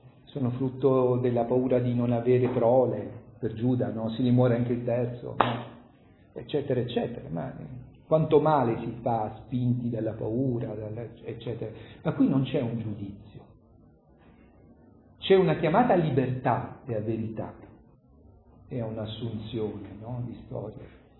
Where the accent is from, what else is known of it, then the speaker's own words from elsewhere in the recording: Grottaglie, Apulia, Italy; lei è di Taranto, io sono di Grottaglie, vicino